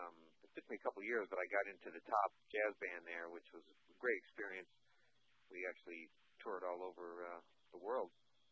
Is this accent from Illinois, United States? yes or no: yes; Gurnee, Illinois, United States; I grew up in Gurnee, Illinois, a little town north of Chicago